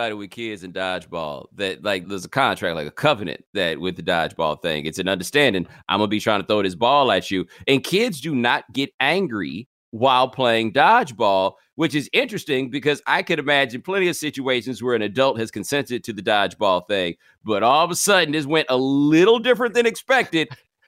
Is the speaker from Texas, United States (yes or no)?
yes; Houston, Texas, United States; And you got to remember, I grew up in Houston, so I've seen snow like twice in the life that I can recall.